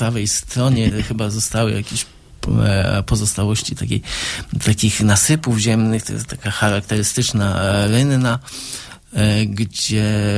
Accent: Zielona Góra, Lubusz Voivodeship, Poland; Ja jako zielonogórzanin z urodzenia i dziecko, które kończyło tę podstawówkę.

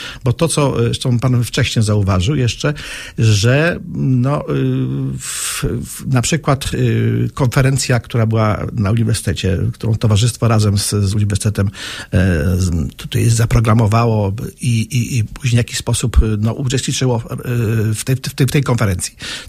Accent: Sulechów, Lubusz Voivodeship, Poland; born there; Ja się urodziłem na przykład w Trójmieście. Kiedy żartowałem w Warszawie, ktoś pytał się w Trójmieście, no to gdzie? Gdynia, Gdańsk, Sopot? Ja mówię, nie, Sulechowie.

